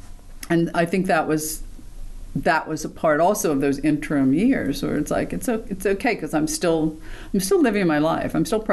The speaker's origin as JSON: {"language": "English", "town": "Woonsocket", "region": "Rhode Island", "country": "United States", "tie": "born or raised there", "said": "I always have in me that I was a kid from Woonsocket, Rhode Island, which is one of the smallest state. It is the smallest state and one of the smallest cities."}